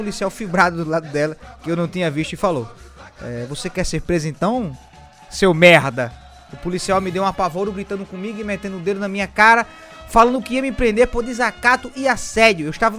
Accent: São Paulo, Brazil; eu sou de São Paulo, fui passar o carnaval em Minas Gerais, em uma cidade que se chama Campina Verde.

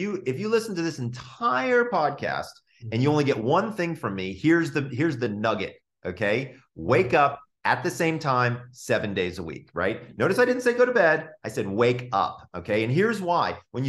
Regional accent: Sandy Springs, Georgia, United States; I'm from Sandy Springs, Georgia. So it was like old home week for me, right?

